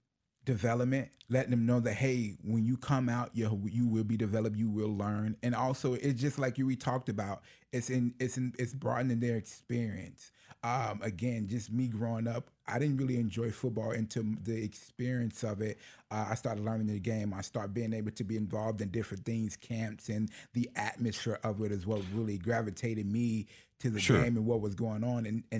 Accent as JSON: {"language": "English", "town": "Chicago", "region": "Illinois", "country": "United States", "said": "Again, I'm from Chicago, Illinois. I played football since probably the age of 7. Went to Joliet, Illinois."}